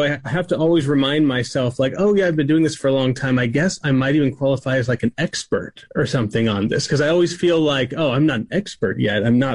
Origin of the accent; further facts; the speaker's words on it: Texas, United States; Oh, I grew up right around the corner from UT Dallas. If I'd gone to school, I would have been the Plano School District, but I was homeschooled